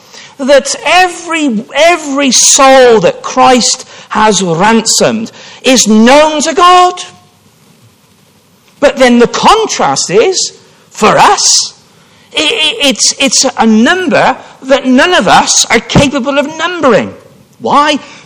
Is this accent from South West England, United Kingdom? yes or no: yes; Stroud, South West England, United Kingdom; So when I grew up in Stroud